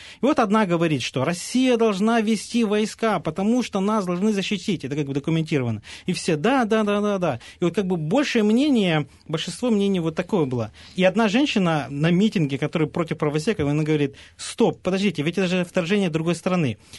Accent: Rovenky, Luhansk Oblast, Ukraine; Ну, я из Ровенек, такой город есть

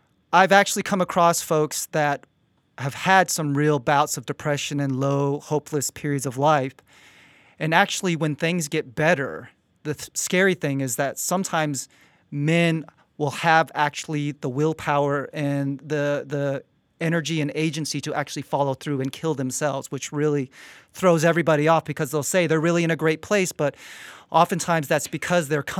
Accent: Seattle, Washington, United States; I grew up in the Seattle area. And the reality is that … actually had, in that region, a stronger level of respect than

